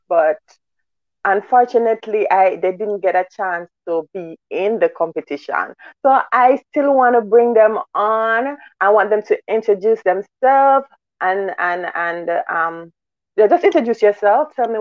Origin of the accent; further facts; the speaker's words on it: St. Ann's Bay, Saint Ann, Jamaica; I'm from St. Anne's Bay! I'm from St. Anne's Bay as well.